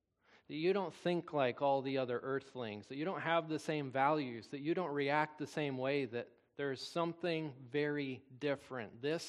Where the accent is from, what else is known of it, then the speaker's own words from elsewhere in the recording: Wisconsin, United States; now in Indiana, United States; That I live in Indiana, but I'm from Wisconsin.